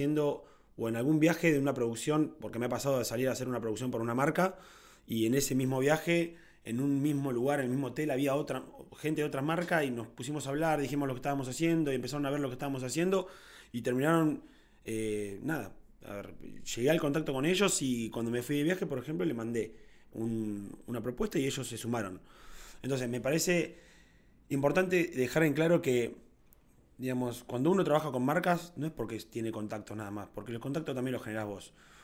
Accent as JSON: {"language": "Spanish", "town": "Tandil", "region": "Buenos Aires Province", "country": "Argentina", "said": "yo soy de Tandil"}